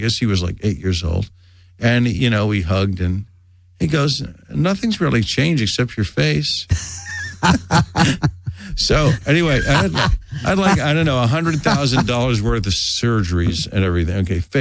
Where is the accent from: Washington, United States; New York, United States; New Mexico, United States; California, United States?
New York, United States; born or raised there; also born or lived in Montreal, Canada